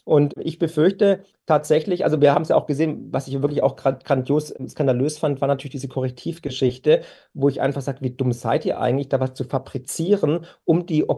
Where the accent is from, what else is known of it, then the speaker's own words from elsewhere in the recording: Waiblingen, Baden-Württemberg, Germany; Stihl kommt aus meiner Heimat, hier aus Waiblingen